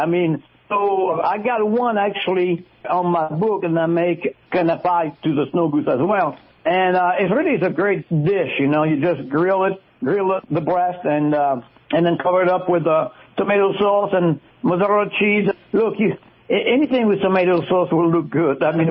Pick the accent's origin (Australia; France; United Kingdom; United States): France; And going back to growing up in France, I grew up in the 60s as a kid.